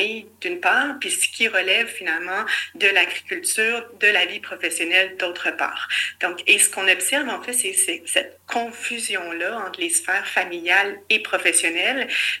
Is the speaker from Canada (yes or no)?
yes; Quebec, Canada; j'avais passé mon enfance, mon adolescence en Montérégie, dans un milieu rural, donc dans une MRC précisément, où est-ce que 98% du territoire était zoné agricole, et l'est encore.